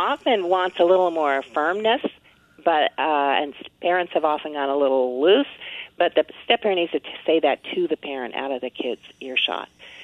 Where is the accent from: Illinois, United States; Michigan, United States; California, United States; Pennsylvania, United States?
California, United States; I'm a Californian.